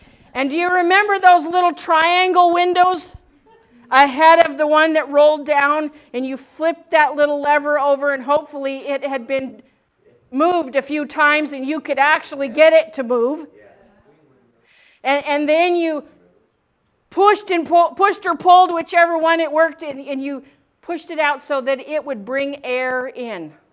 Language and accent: English; Wyoming, United States; I grew up in Wyoming. Lots of wildlife and things running across the road there.